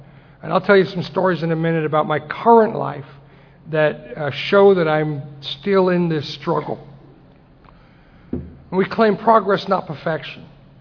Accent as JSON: {"language": "English", "town": "Las Vegas", "region": "Nevada", "country": "United States", "said": "So, I'm from Las Vegas. And I worked in the car business for a number of years, 14, 15 years."}